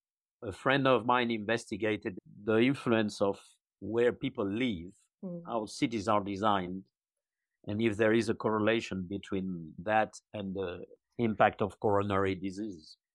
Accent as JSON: {"language": "English", "town": "Paris", "region": "Île-de-France", "country": "France", "tie": "born or raised there", "said": "I was born in Paris, and I grew up in there."}